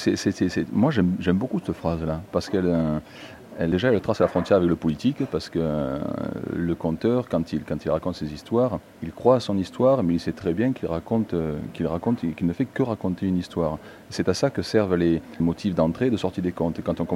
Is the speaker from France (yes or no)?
yes; Marseille, Provence-Alpes-Côte d'Azur, France; je suis rentré sur Marseille, puisque je suis d'origine de Marseille quand même